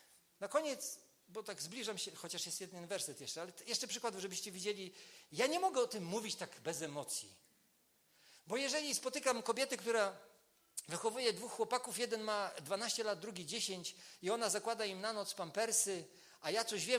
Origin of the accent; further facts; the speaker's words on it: Pomeranian Voivodeship, Poland; Ja wychowywałem się na Kaszubach. W pobożnej katolickiej rodzinie.